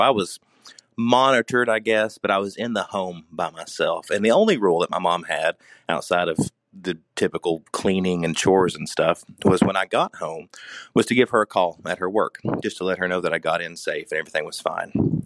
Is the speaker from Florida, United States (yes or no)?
no; Harriman, Tennessee, United States; I am from Harriman, Tennessee, which is a little quiet town about 30 minutes outside of Knoxville.